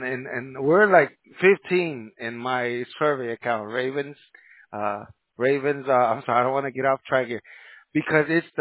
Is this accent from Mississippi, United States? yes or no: no; California, United States; I'm from California, and Bank of America is like the liquor store around the corner.